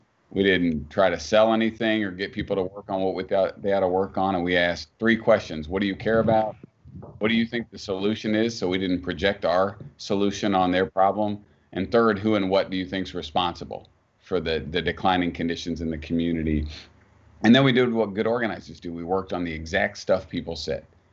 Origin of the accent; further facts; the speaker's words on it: Indiana, United States; Like, I grew up in Southern Indiana. No surprise to me or any of the organizers.